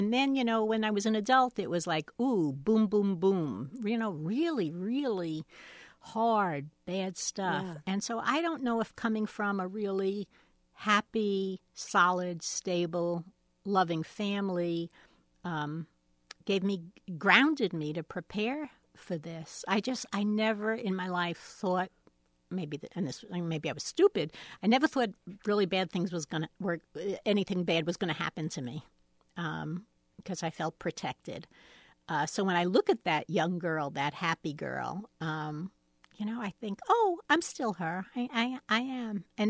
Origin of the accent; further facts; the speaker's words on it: Ames, Iowa, United States; I've been writing a little for my hometown, for the Ames Tribune, and I do that once a month.